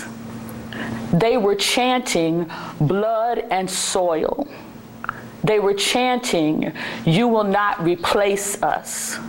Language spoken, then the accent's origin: English; Birmingham, Alabama, United States; I'm from Birmingham, Alabama. This is not the first time I've seen Klan rallies.